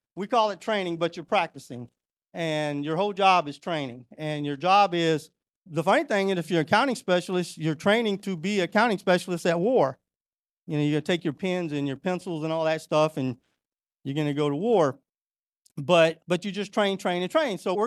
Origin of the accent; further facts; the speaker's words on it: Florida, United States; and knowing I was from Florida, we just had some things in common.